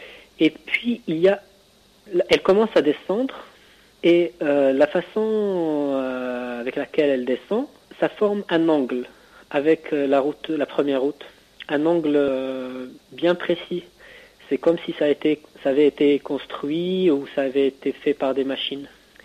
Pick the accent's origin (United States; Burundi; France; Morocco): Morocco; Et moi, je suis marocain. Je dois avoir peut-être 16, 17 ans, 15, 16 ans.